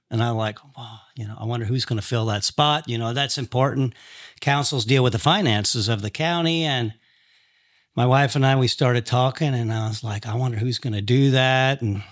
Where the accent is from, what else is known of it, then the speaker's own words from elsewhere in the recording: Indiana, United States; I grew up in Pike, right on the line.